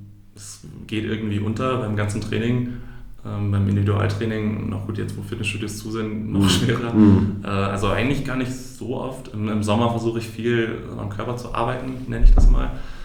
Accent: Oldenburg, Lower Saxony, Germany; Ich komme aus Oldenburg. Oldenburg ist auch nicht sonderlich groß. Gerade die Innenstadt ist eher kleiner gehalten.

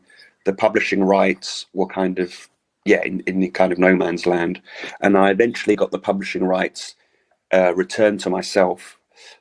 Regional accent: London, United Kingdom; now in Paris, France; I'm from London, but I live in Paris.

